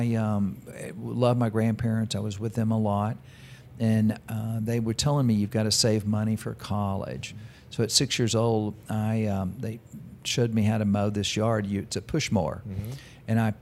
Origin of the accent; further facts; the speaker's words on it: Dallas, Texas, United States; born there; Well, I was born in Dallas, Texas.